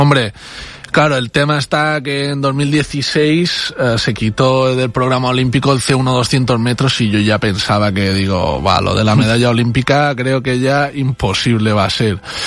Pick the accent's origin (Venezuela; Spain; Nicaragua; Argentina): Spain; Pollença, Balearic Islands; venimos de la isla de Mallorca, del norte de Pollensa, un pueblecito de 17.000 habitantes, allí empezamos